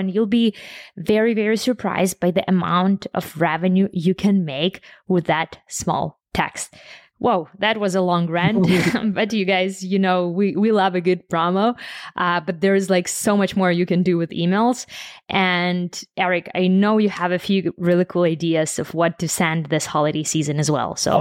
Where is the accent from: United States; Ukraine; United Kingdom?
Ukraine; I mean, I'm from Ukraine.